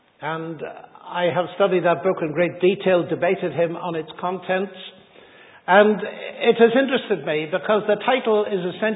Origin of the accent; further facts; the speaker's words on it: Northern Ireland, United Kingdom; I come from Northern Ireland, which is one of my problems, and I arrived in Cambridge in the middle of the last century a long time ago and found that my Irish heritage